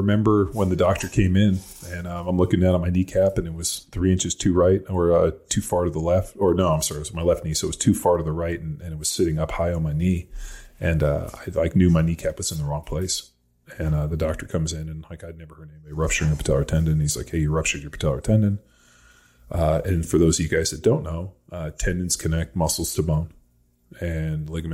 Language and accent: English; California, United States; rookie in the NFL, I'm from California, I'm living in Philly, I don't know anybody.